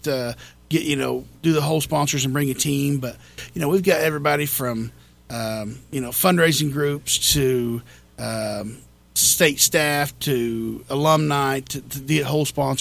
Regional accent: Elk City, Oklahoma, United States; But, you know, when I come into Canute, growing up in Elk City, we didn't serve a meal at labor auction.

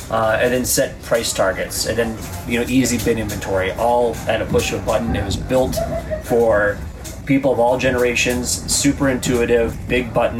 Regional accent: North Dakota, United States; So I grew up on a family farm just south of Castle, North Dakota, kind of by Chaffee.

